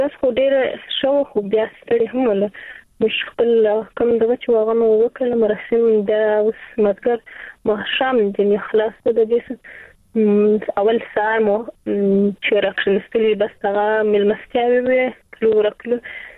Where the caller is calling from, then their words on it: Zabul, Afghanistan; ما د زابل څخه تماس نیولې دي.